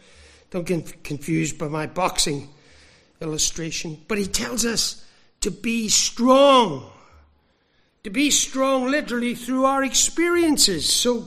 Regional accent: Ireland; but I'm Irish, so I could be wrong

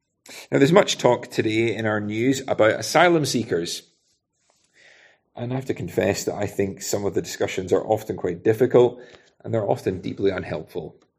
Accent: Scotland, United Kingdom; I love being Scottish.

